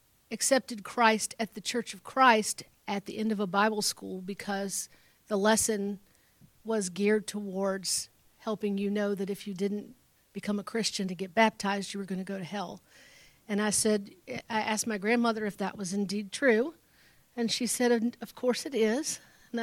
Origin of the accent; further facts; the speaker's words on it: Virginia, United States; also born or lived in Oklahoma; I was born in Oklahoma, but I'm a Virginia girl. I was born there because my dad was in the military, and then within a year, we were back here in Virginia, and I lived in several places around the state.